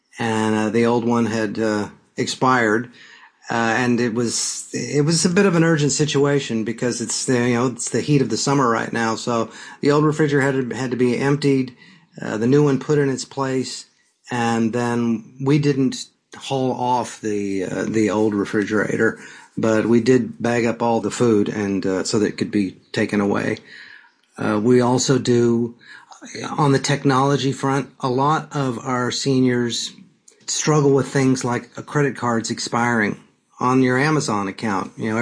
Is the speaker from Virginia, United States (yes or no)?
no; Texas, United States; I grew up in Texas, but I always looked forward to our summer visits back.